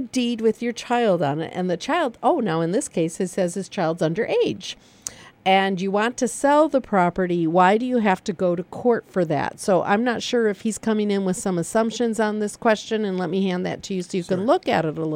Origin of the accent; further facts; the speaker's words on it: Michigan, United States; Hey, Karen, I'm from Michigan. I was just there for 2 weeks. Love Michigan.